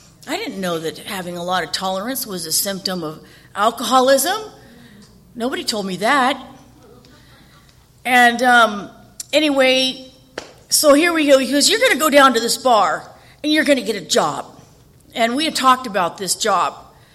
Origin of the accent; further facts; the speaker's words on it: Chula Vista, California, United States; now in Signal Hill, United States; I moved from Chula Vista, go Chula, to L.A., where my drug and alcoholism just expanded like the city.